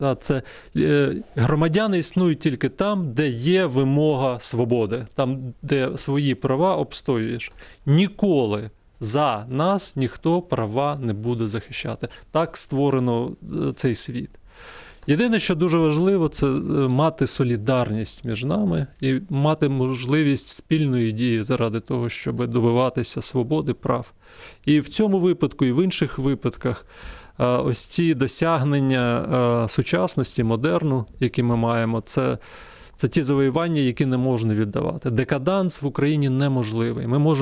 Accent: Zaporizhzhia, Zaporizhzhia Oblast, Ukraine; Я сам з Запоріжжя

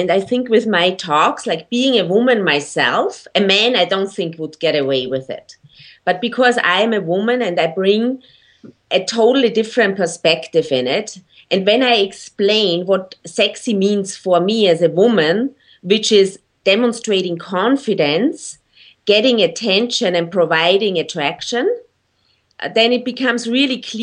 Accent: Austria; And when I look now back to my home country in Austria, that's quite interesting too.

